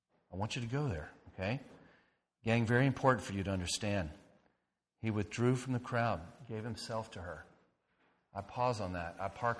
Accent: Florida, United States; Growing up in Florida, I even remember in my 30s going to Thanksgiving dinner.

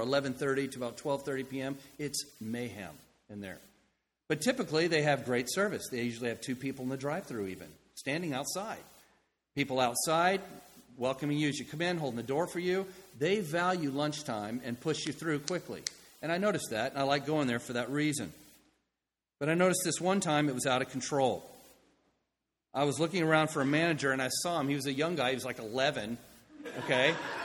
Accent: the South, United States; I grew up in the South, and Chick-fil-A's were on every corner

